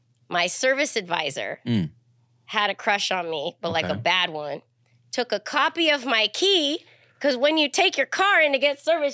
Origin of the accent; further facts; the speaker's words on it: San Diego, California, United States; And I think also, they liked me more because I was from San Diego and they're in San Diego.